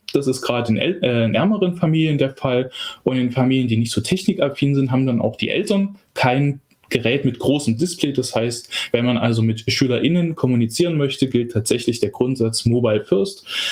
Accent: Leipzig, Saxony, Germany; ich komme aus Leipzig, da wo die meisten von euch, glaube ich, jetzt am liebsten auch wären

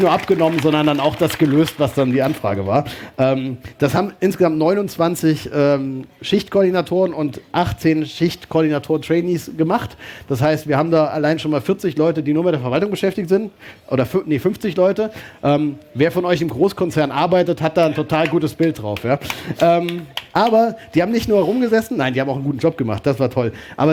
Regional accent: Mecklenburg-Vorpommern, Germany; Und die Mecklenburger, ich bin ja Mecklenburger Ultra, haben auch dieses Mal wieder alles gerockt

